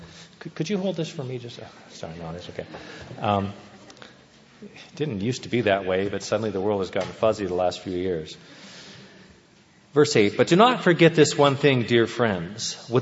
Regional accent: Seattle, Washington, United States; I'm from Seattle area, a little partial to that.

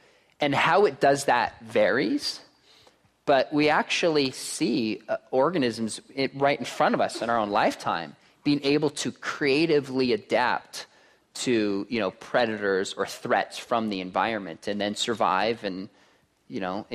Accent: Richardson, Texas, United States; born there; Must be a Texas thing. I was born in Texas. Dallas, Richardson, baby.

